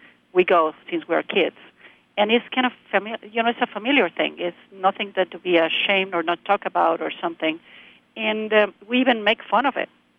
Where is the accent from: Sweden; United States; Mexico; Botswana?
Mexico; Mexico City; English is a second language; I was growing up in Mexico City, you know, even my family's from Oaxaca